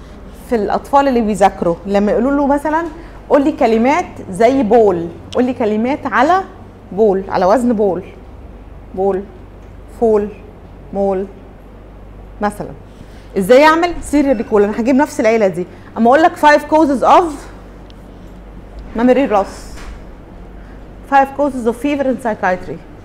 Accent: Egypt; في التعليم عندنا في مصر

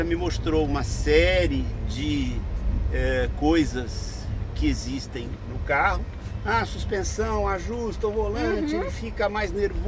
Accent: Brazil; Eu, como bom brasileiro, né

